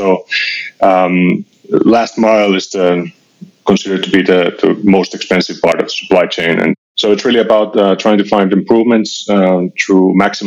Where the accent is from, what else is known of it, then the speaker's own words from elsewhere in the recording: Finland; English is a second language; now in Berlin, Germany; So I'm originally from Finland. Been living in Berlin for many years